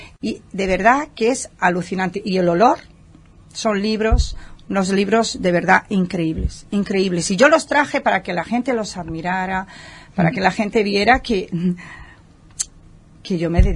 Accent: Moscoso, Galicia, Spain; En mi pueblo sí. En mi pueblo, en Galicia, en Moscoso, ¿verdad? Allí me conocen mucho y saben de dónde vengo también

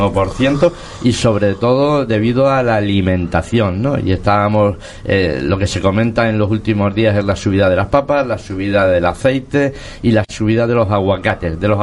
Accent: Canary Islands, Spain; un montón de palabras como fleje, tal, que nos identifican como canarios, ¿no?

